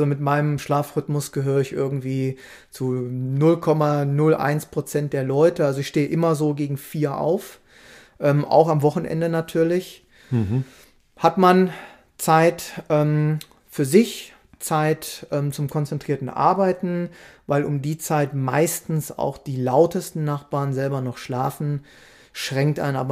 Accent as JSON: {"language": "German", "town": "Braunschweig", "region": "Lower Saxony", "country": "Germany", "tie": "born or raised there", "said": "Der ging bei uns in Braunschweig immer überall ein und aus in den Kindergärten und auch im Kinderhort später."}